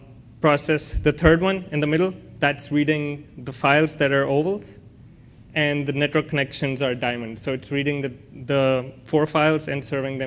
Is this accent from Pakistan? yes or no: yes; Pakistan; I'm visiting SRI from Pakistan